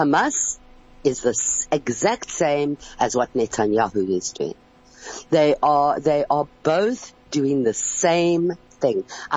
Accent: South Africa; And look how we're handling it as South African

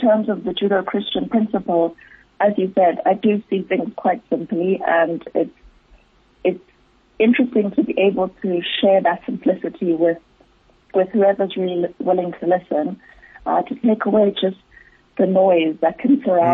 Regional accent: South Africa; As a South African, it's so liberating to say that I have never been safer than I've been in Israel.

